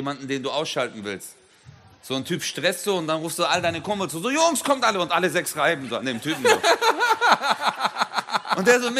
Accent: Baden-Württemberg, Germany; Bei uns im Schwabenland sagt man immer junge Frau.

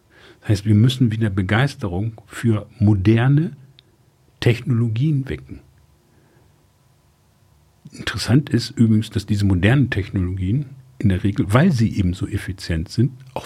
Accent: Bremen, Germany; born there; Ich bin gebürtiger Bremer.

